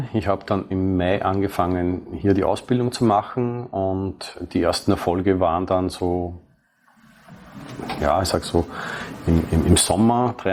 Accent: Austria; ich komme ja aus Österreich, da ist ja das Ganze noch nicht ganz so fortgeschritten.

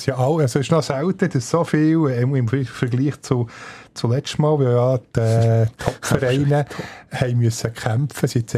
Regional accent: Bern, Switzerland; das ist fast ein bisschen verdrängt als Berner

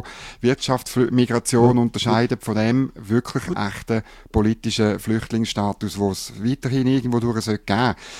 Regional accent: Bern, Switzerland; Ich als Berner weiss, von was ich rede, oder?

